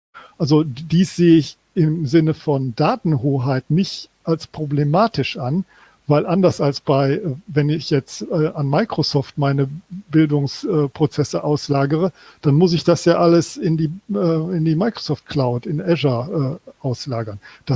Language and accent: German; North Rhine-Westphalia, Germany; ich bin ja aus NRW